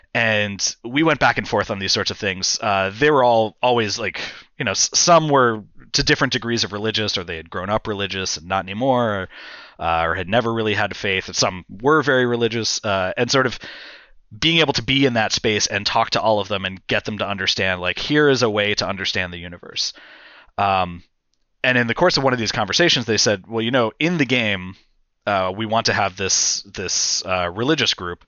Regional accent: United States; but I couldn't myself go to Syria as an American.

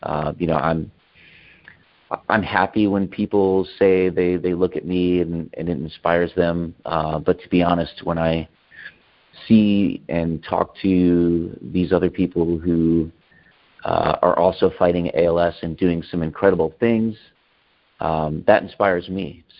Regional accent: Florida, United States; I am a Rays fan, born and raised in Florida, so the Tampa Bay Rays are my team. Lived in St. Pete for a while

